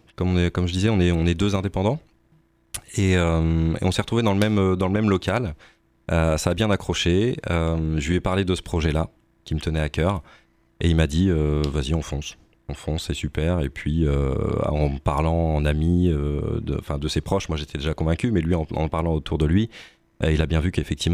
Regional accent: Tours, Centre-Val de Loire, France; Je suis un Tourangeau. Je suis né à Tours. J'ai grandi à Tours.

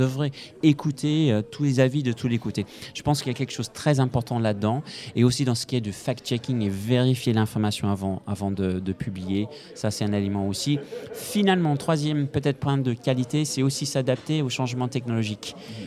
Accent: Scotland, United Kingdom; French is a second language; now in France; j'ai un parcours de langue français, allemand et je suis, bon, ça va peut-être s'entendre à un moment donné dans mon petit accent qui va sortir. Voilà, je suis écossais à l'origine, naturalisé français.

